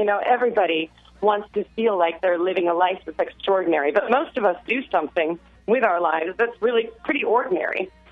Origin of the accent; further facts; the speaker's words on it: Overland Park, Kansas, United States; Grew up in Overland Park. Went to St. Thomas Aquinas High School.